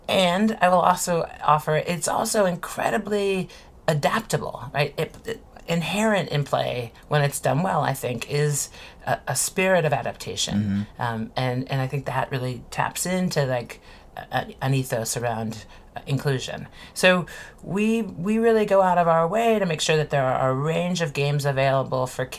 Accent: Washington, District of Columbia, United States; I grew up in Washington, D.C., and in the evenings, in the summertime, we'd play these games of kick the can

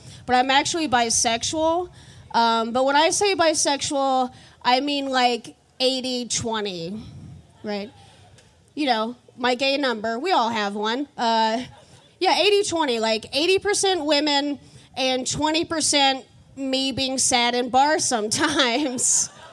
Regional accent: Kentucky, United States; now in Boston, United States; And I'm new to Boston, too, so it's really cool to get to come to things like this. I moved here from the Midwest. I grew up in a really small town in Kentucky on a farm.

